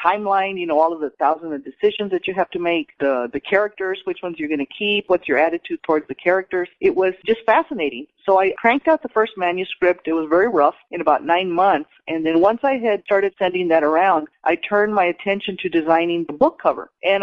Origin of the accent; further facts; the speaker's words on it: El Paso, Texas, United States; I'm from El Paso, Texas, where I was born a few days after the assassination of John Kennedy.